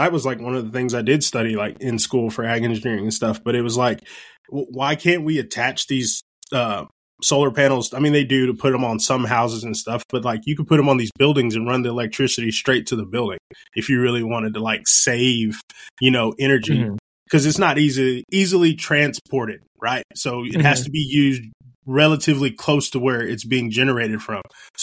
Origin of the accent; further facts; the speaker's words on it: Goliad, Texas, United States; Like I grew up in South Texas. It's in a town called Goliad. If you know anything about Texas history, I hope you do.